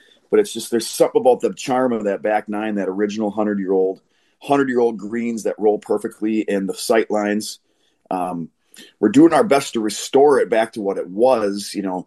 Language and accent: English; Antigo, Wisconsin, United States; And I'm from Antigo. My dad was a member. He joined in 1962.